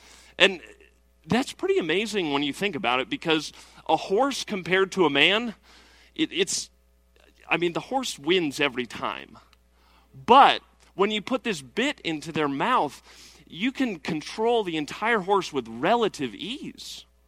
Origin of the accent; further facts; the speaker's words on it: Colorado, United States; now in Indiana, United States; You know, I'm not originally from Indiana. I'm from Colorado.